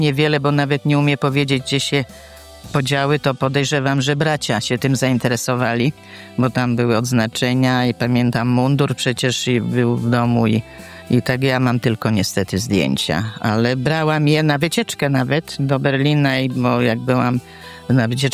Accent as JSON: {"language": "Polish", "town": "Radomierz", "region": "Lower Silesian Voivodeship", "country": "Poland", "tie": "born or raised there", "said": "No ja to jestem rodowitą, właściwie Janowiczanką, bo to gmina. Ja urodziłam się w Radomierzu i mieszkałam do 20 roku życia, właściwie no, do 22."}